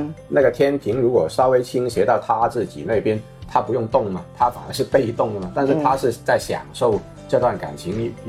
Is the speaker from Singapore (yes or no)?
no; Guangzhou, Guangdong, China; 能够像我们广州话的